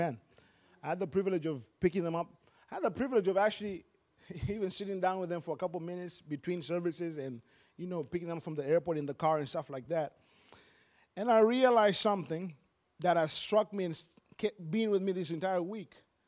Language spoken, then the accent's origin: English; Tanzania; English is a second language; I'm from Africa, by the way. I'm from Tanzania. Hello, just for my little history. That's in East Africa.